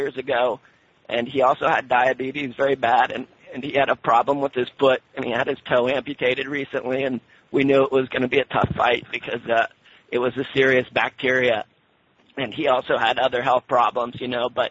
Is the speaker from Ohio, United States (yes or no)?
yes; Ohio, United States; And we grew up in Ohio, you know, in a small town and things, so it wasn't the best place, you know, to be anything other than white and Christian and things like that.